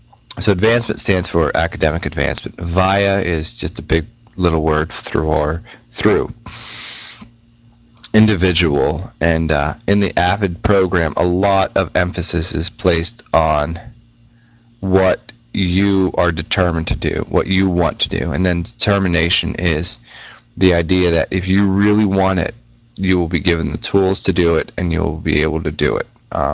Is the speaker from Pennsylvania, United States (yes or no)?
yes; Pennsylvania, United States; I used to be from Western Pennsylvania, now I'm from Eastern Carolina.